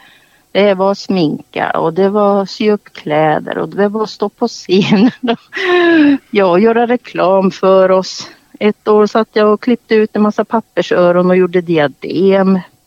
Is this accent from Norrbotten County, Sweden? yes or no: yes; Gällivare, Norrbotten County, Sweden; also born or lived in Malmberget; Ja, alltså jag är ju född uppe i Gällivare. Och sen bodde jag ju i Malmberget i några år också. Eller började Malmberget, sen Gällivare, sen Malmberget igen.